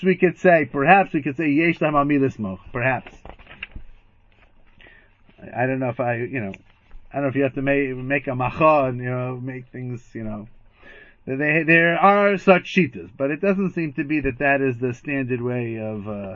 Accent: Queens, New York, United States; back in the day, growing up in Queens.

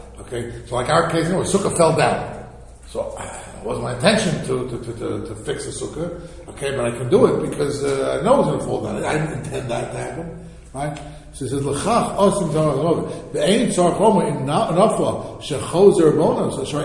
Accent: United States; We, growing up in America, you know, basically chol hamoed has nothing to do with yantar.

